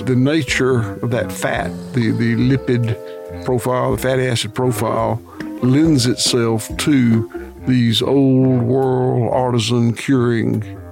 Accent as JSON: {"language": "English", "country": "United States", "said": "You know, I'm an American farmer."}